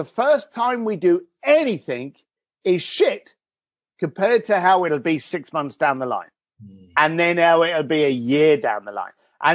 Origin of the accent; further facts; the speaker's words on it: London, United Kingdom; Now, I'm a bricklayer from East London.